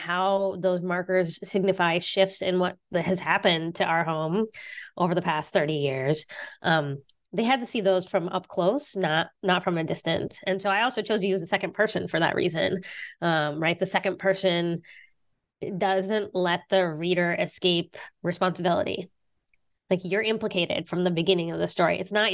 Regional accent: West Virginia, United States; Yeah, I'm from West Virginia. I grew up in West Virginia.

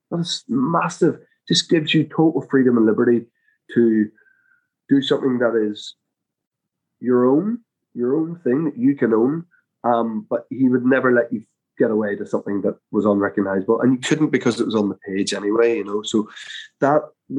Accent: Belfast, Northern Ireland, United Kingdom; I'm from Belfast, you know, so I know these people. Like I grew up with these people.

